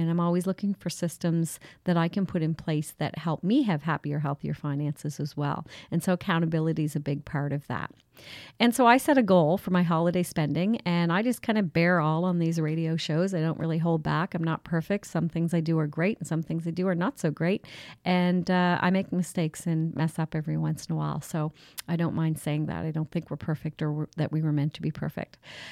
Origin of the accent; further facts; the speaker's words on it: Head of St. Margaret's Bay, Nova Scotia, Canada; now in Hubbards, Canada; I've been here since 1997, so just going on my 21st year, but I'm originally from Head of St. Margaret's Bay, so I was only a hop, skip, and jump away.